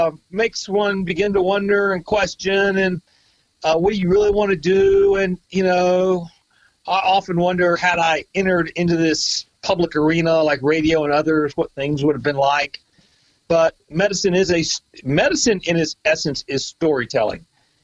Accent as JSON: {"language": "English", "town": "Charlotte", "region": "North Carolina", "country": "United States", "tie": "born or raised there", "said": "Well, I'm from North Carolina. I grew up in Charlotte."}